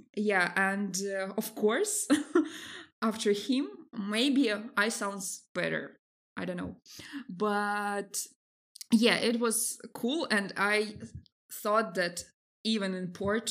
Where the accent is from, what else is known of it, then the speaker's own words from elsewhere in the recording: Russia; English is a second language; not everyone still understand that I'm from Russia.